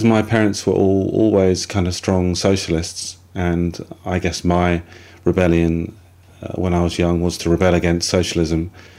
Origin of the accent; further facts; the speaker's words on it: St Albans, East of England, United Kingdom; when I was living at home growing up in St Albans in Hertfordshire, I was always a sort of strong poetry writer.